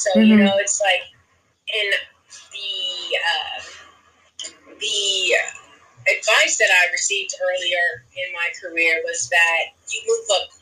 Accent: Ohio, United States; And now I'm back in my hometown in Ohio, doing what I love.

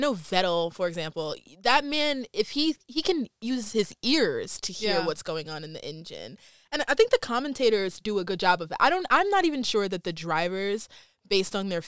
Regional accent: New York City, New York, United States; it's because we're from New York City.

